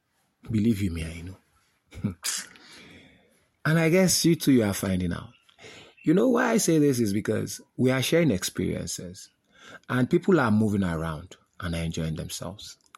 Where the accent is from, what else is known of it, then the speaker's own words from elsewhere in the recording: Nigeria; A lot of people say, you know, as a Nigerian, as an African, there are lots of issues at home in Africa.